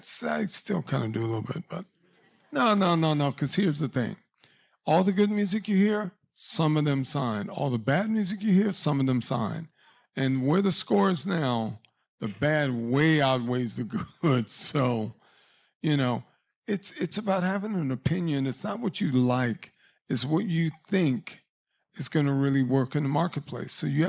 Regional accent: Louisiana, United States; You know, growing up in Louisiana, one of the greatest things for me, that it's kind of a potpourri or gumbo of music.

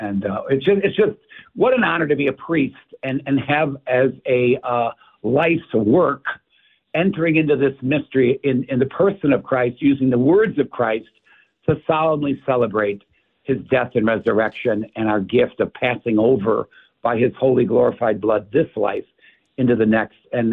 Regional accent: Chicago, Illinois, United States; Chicago. So I grew up in Ukrainian village at St. Helens

